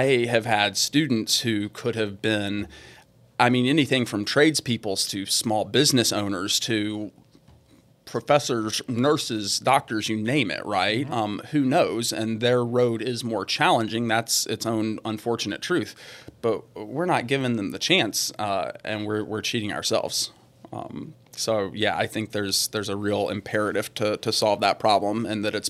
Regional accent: Mississippi, United States; which is about an hour and a half from where I grew up in North Mississippi.

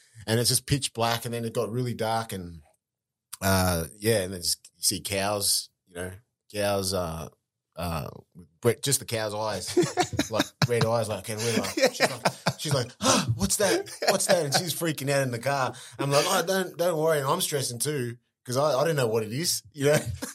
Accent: Mount Hagen, Western Highlands, Papua New Guinea; born there; I was born in Mount Hagen Hospital.

